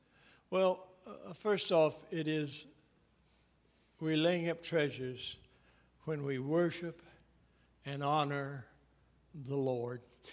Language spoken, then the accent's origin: English; Scotland, United Kingdom; Well, first of all, being a Scot, I know nothing's free.